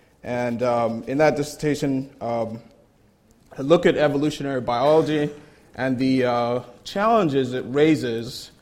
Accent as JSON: {"language": "English", "country": "Nigeria", "said": "I say sense of humor because I'm Nigerian."}